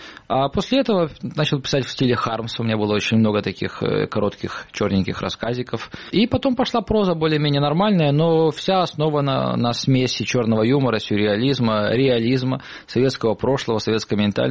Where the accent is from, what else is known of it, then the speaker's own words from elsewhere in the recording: Saint Petersburg, Russia; born there; Родился в Ленинграде, в семье военного летчика-испытателя. Я в 61-м году родился